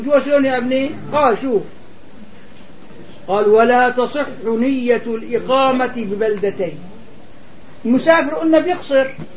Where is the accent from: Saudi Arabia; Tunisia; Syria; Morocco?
Syria; Damascus, Damascus Governorate; مولودين بدمشق نحن أي وطننا الأصلي فين مزوجين بدمشق أي وطننا الأصلي